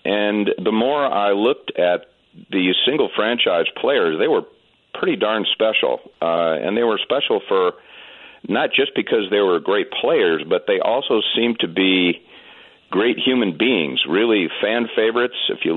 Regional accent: Los Angeles, California, United States; Well, growing up in Los Angeles, my father took me to games at the L.A. Coliseum as early as when I was 7 years old.

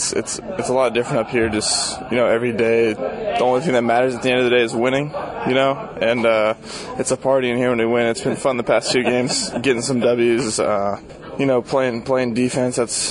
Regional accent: Stillwater, Oklahoma, United States; also born or lived in Oregon / Arizona / Washington / North Carolina; I like to say I'm from Oklahoma, Stillwater, Oklahoma, just because I lived there from fifth grade to junior year in high school when he was at Oklahoma State, so that's where I like to call home.

